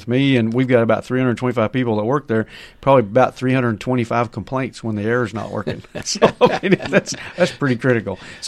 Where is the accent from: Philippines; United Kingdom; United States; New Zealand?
United States; Texas; this campus is larger than the town that I grew up outside of in Texas.